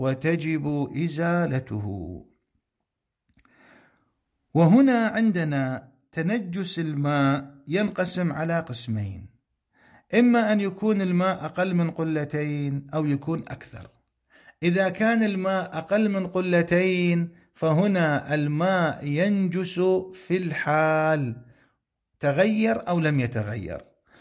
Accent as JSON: {"language": "Arabic", "country": "Iraq", "said": "وكان في بلاد حارة مثل بلدنا العراق من البلدان الحارة"}